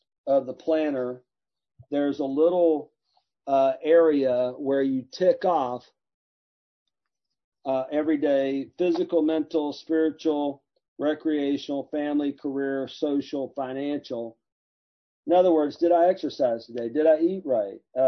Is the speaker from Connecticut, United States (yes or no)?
no; Alabama, United States; I said, man, when I was growing up in Alabama, kids, don't listen to this. Don't do this. Okay. When you grow up in lower Alabama on welfare, you know, I didn't read books.